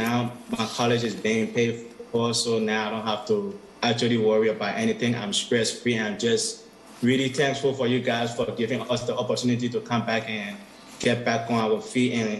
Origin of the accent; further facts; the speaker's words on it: Liberia; I'm originally from Liberia, west coast of Africa.